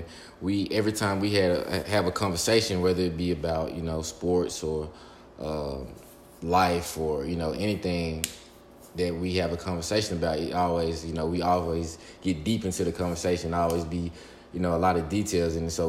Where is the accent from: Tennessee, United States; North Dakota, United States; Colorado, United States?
Tennessee, United States; Memphis; as you just said, and 23 years old. I'm from Memphis, Tennessee.